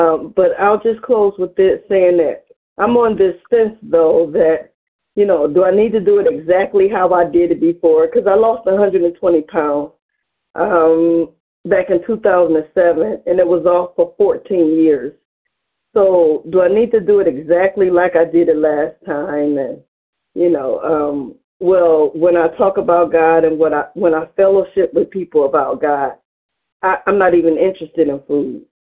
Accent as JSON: {"language": "English", "town": "Cleveland", "region": "Ohio", "country": "United States", "said": "I'm from Cleveland, Ohio."}